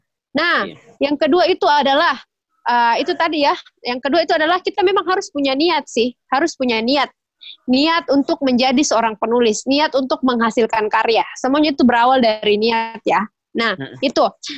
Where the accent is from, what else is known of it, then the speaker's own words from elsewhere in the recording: Makassar, South Sulawesi, Indonesia; Kita orang Makassar ya, mungkin yang mendengarkan podcast ini juga banyak ya.